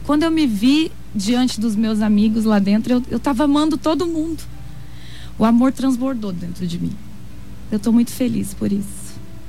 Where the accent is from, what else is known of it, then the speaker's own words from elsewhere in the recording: Dourados, Mato Grosso do Sul, Brazil; Sou de Dourados.